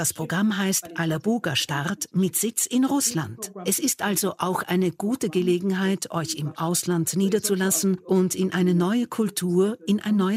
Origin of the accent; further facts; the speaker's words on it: DR Congo; ich komme aus der Demokratischen Republik Kongo.